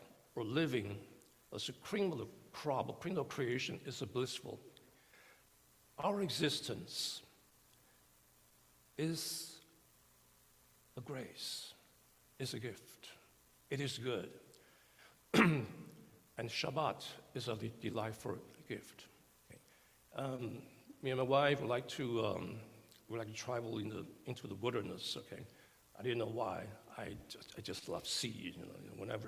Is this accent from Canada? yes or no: no; Taiwan; now in United States; I was raised in Taiwan, and my parents came from China, and I grew up in the States.